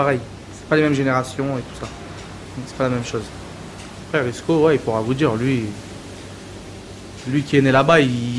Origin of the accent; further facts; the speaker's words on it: Sarcelles, Île-de-France, France; Mes parents, ils habitent Sarcelles depuis 80... Allez, peut-être 86, 85. Moi, je suis né en 88, je suis né de Sarcelles. Là, comme je vous ai dit, j'ai fait toute ma vie ici.